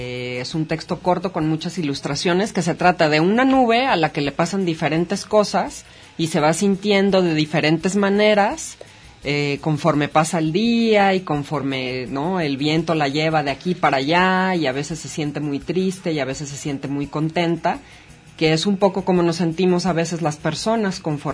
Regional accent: Mazatlán, Sinaloa, Mexico; moved away as an adult; also born or lived in Mexico City; now in Guadalajara, Mexico; yo nací en Mazatlán y allá viví hasta los 18 años en que me fui a estudiar la Universidad de la Ciudad de México.

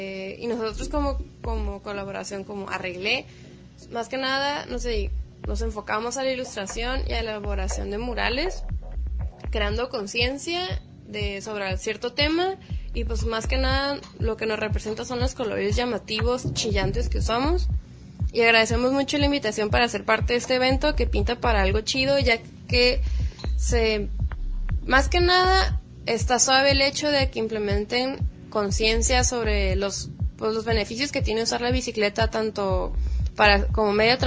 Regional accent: Tijuana, Baja California, Mexico; Somos de Tijuana, Baja California. Yo soy artista plástica y muralista.

